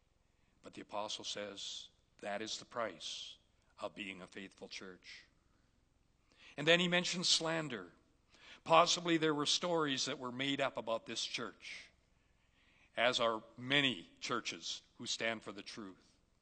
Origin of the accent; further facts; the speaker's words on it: Canada; that's what's great about being a Canadian. We can go to church with freedom and liberty